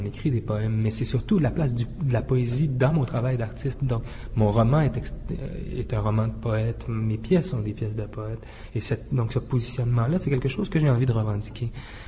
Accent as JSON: {"language": "French", "region": "Quebec", "country": "Canada", "said": "chez nous, au Canada, au Québec et à Montréal particulièrement."}